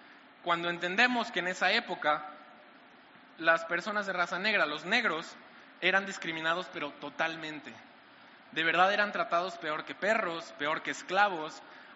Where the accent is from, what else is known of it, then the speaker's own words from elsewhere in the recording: Mexico; Y honestamente, como mexicanos, lo último que nos pueden tocar es a nuestra mamá.